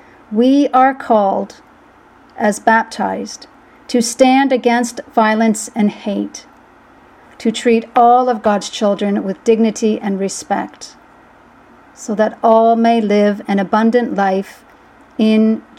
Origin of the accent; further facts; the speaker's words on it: Canada; As a Canadian watching the happenings, I felt relief that it was not our own country embroiled in terror. But truth be told, there were protests going on in Canada as well.